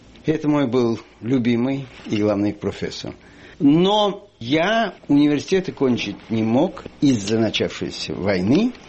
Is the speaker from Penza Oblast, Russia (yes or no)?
yes; Penza, Penza Oblast, Russia; Я коренной пензяк. Родился я в 1896 году. Отец мой был помещик Пензенской губернии и в то же самое время нотариус города Пензы.